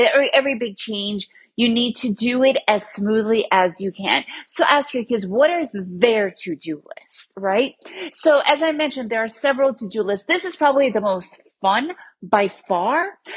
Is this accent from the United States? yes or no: yes; Manhattan, New York, United States; I lived in Manhattan. I grew up in Manhattan.